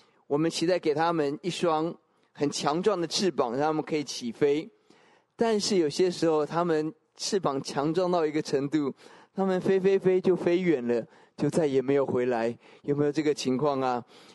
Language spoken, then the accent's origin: Chinese; Taoyuan, Taiwan; 我自己也体会，我在出生在桃园一个乡下一个很小的城镇